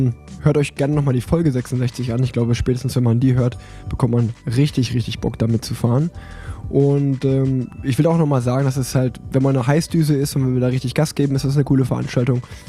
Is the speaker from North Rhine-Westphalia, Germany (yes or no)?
yes; Unna, North Rhine-Westphalia, Germany; ich komme aus Unna, ist auch, sag ich mal, Grenze vom Ruhrgebiet, ja. Deswegen ähnliche Wurzeln.